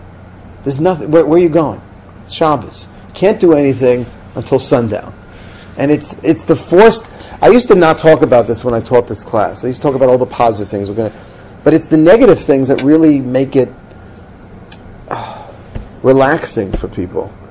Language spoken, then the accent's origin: English; Queens, New York, United States; I used to have to walk 20, 30 minutes to the next neighborhood. I grew up in Queens.